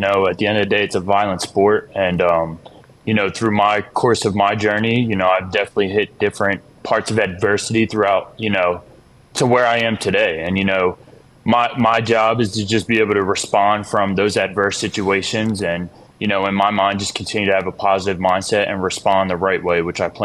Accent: New Jersey, United States; I grew up in South Jersey, 20 minutes outside of Philly, so I was an Eagles fan, actually.

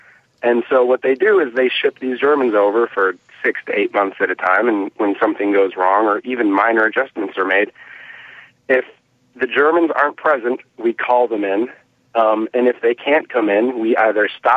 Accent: Michigan, United States; moved away as an adult; now in Shelby, United States; I am originally from Michigan. My father and grandfather, entire family, had worked in the automotive industry. And when I moved to Shelby, North Carolina, to be closer to my wife's family

